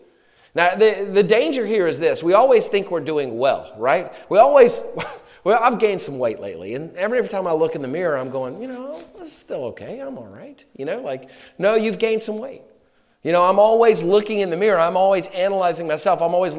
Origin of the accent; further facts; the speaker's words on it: North Carolina, United States; You know, I love our Southern culture. I'm from North Carolina, and we consider Richmond the South